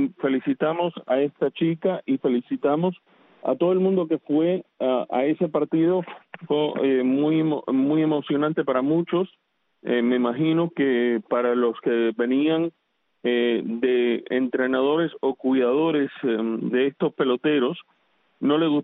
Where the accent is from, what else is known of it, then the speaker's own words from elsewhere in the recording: United States; born there; yo nací aquí en los Estados Unidos, pero sin embargo llevo a Cuba muy cerca de mi corazón, ya que mi abuelo fue un preso político plantado